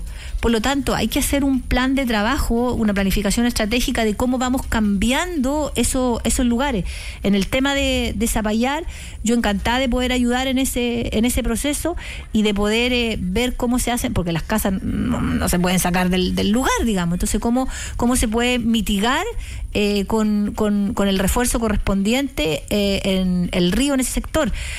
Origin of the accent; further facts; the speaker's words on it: Chile; Pero como buen chileno, nos pasa de que igual construimos en las riberas